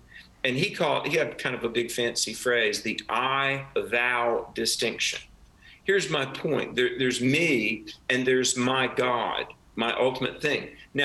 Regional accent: North Carolina, United States; and even in my home state of North Carolina, near Fayetteville, there was a socialist commune.

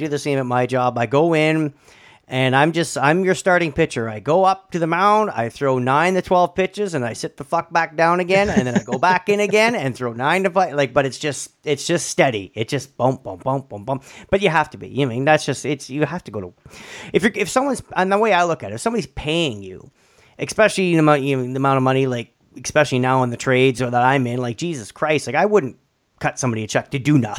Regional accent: Sudbury, Ontario, Canada; where we grew up in Sudbury, Ontario, we grew up in a suburb north of Sudbury.

